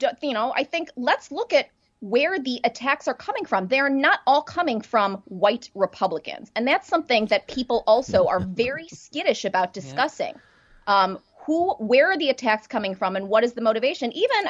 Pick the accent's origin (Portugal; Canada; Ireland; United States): United States; Deerfield, Illinois; I grew up in Deerfield.